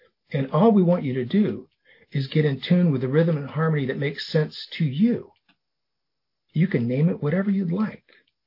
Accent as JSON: {"language": "English", "town": "Las Vegas", "region": "Nevada", "country": "United States", "tie": "born or raised there", "said": "I grew up in Las Vegas, Nevada."}